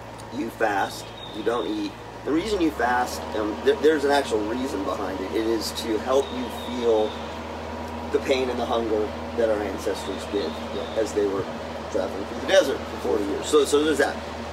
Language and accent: English; the South, United States; You know, I told people when I first moved here, I'm from the South.